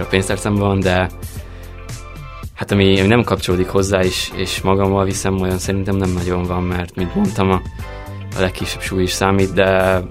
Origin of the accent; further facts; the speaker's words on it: Sopron, Győr-Moson-Sopron, Hungary; mivel soproni vagyok, ezért Sopron is környéke Ausztriába.